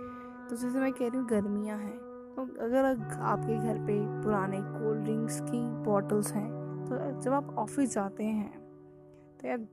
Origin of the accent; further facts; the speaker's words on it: Jammu and Kashmir, India; मैं जम्मू कश्मीर की रहने वाली हूँ, ये आप सबको बता दूँ।